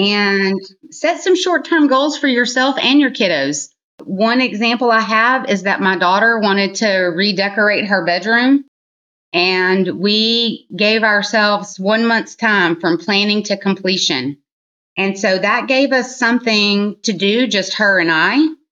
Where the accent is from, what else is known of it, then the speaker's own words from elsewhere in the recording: Texas, United States; We will have Mexican food because I'm from Texas.